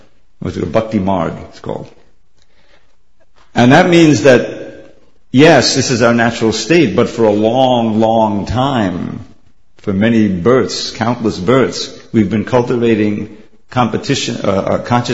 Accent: New York, United States; Completely identified myself as a American male living in Long Island, doing whatever, doing all this stuff.

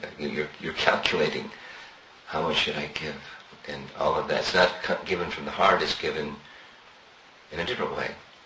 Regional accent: United States; When I was growing up in America

